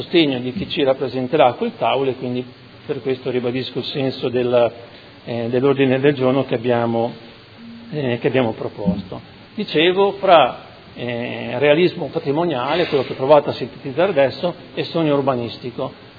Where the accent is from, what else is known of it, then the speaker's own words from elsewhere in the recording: Modena, Emilia-Romagna, Italy; che io faccio anche fatica a dirlo da modenese perché siamo abituati a dire il contrario